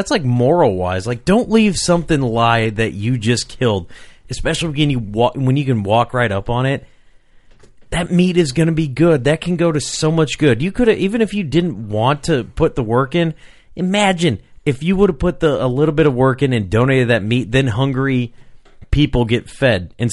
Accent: Rock Island, Illinois, United States; And I remember growing up, I grew up in Rock Island, Illinois, and officers always had the you know, the DARE program.

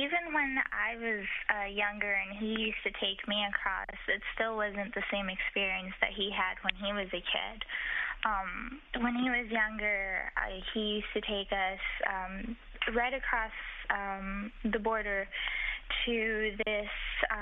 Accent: El Paso, Texas, United States; also born or lived in Chihuahua; No, I was actually born in Chihuahua, but I grew up in El Paso.

